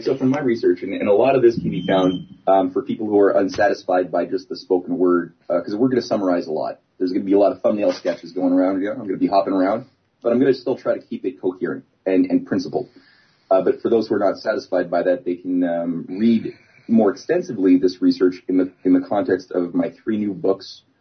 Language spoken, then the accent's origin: English; Canada; And as a Canadian, I was treated in my schooling experience to not respect that because we're British.